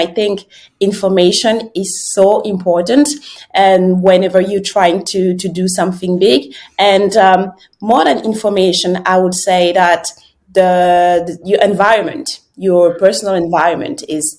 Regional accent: France; because I grew up in France

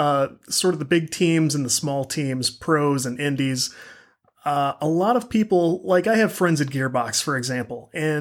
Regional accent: St. Louis, Missouri, United States; So as we discussed, I'm from the St. Louis area.

